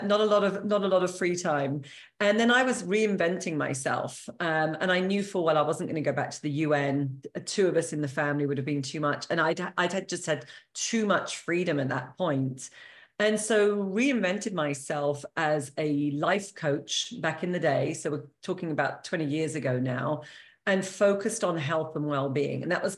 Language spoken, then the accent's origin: English; United Kingdom; I am British, as you can, as listeners can hear. And I studied languages at university in England, French and Spanish and economics.